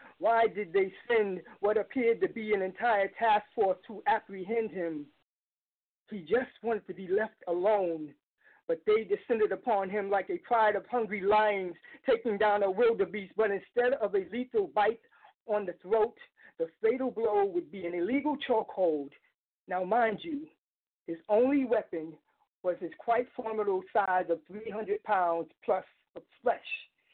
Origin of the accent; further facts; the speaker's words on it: Brooklyn, New York, United States; this is a show that's, you know, happening in my hometown, and I haven't been here, so I'm like, hey, I gotta represent, you know.